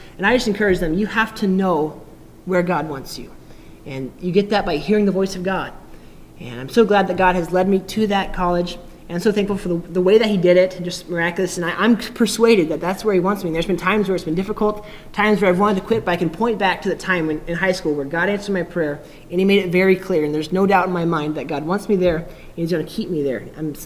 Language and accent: English; South Carolina, United States; I'm from South Carolina.